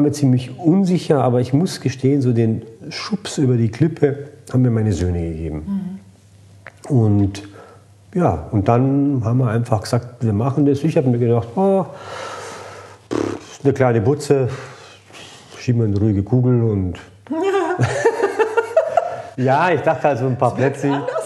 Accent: Croatia; ich fühle mich auch dementsprechend als Kroate.

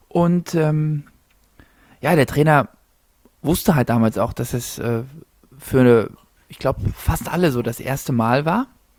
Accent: Zahna, Saxony-Anhalt, Germany; born there; ich komme gebürtig aus Zahna, und in Zahna gab es gar nicht so viel.

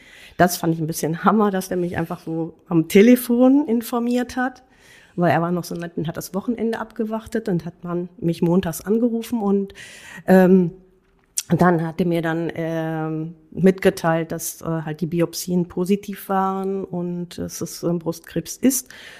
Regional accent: Germany; Ich bin gebürtige Spanierin, aber in Deutschland aufgewachsen und auch geboren, also gebürtig, herkömmlich aus Spanien sozusagen.

